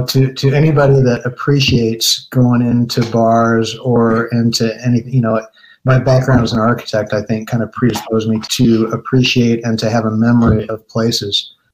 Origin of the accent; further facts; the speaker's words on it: St. Louis, Missouri, United States; I'm from St. Louis, and it really reminds me.